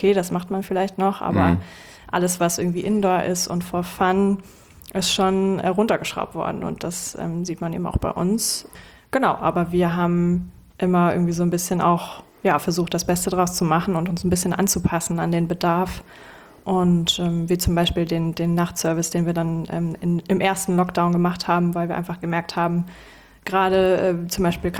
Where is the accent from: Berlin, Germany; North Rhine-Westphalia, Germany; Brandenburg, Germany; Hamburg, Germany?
Hamburg, Germany; born there; ich bin 28 Jahre alt, gebürtige Hamburgerin